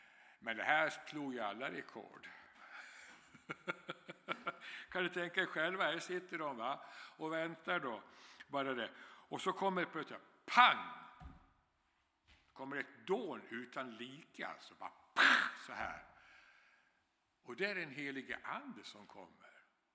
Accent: Dalarna County, Sweden; och som ni hör på dialekten så kommer jag inte härifrån utan från Bergslagen från början i södra Dalarna.

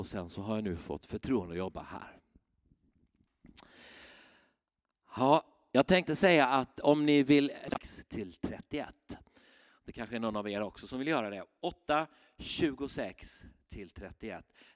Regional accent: Karlskrona, Blekinge, Sweden; Jag är uppvuxen i Karlskrona. Och Pingstkyrkan där.

